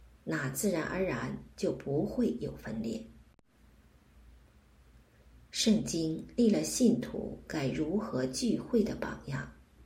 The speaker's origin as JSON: {"language": "Chinese", "town": "Yantai", "region": "Shandong", "country": "China", "tie": "born or raised there", "said": "我在中国烟台市长大，在烟台有英国的教会。"}